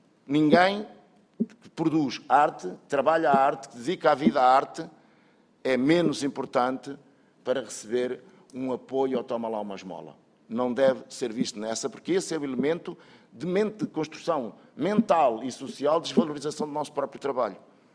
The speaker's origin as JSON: {"language": "Portuguese", "country": "Portugal", "said": "Eu também sou português, o facto de eu viver longe da vila ou longe da cidade não quer dizer que eu não tenha direito a fruir o que os outros podem fruir."}